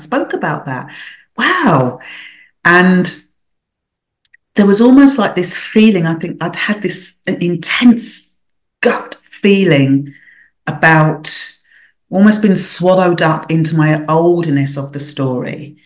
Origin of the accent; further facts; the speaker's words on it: Nigeria; I'm Nigerian, and da da da. And I just thought, oh my gosh, I don't want him to know I'm Nigerian, because he's going to ask me something in my language and I'm not going to understand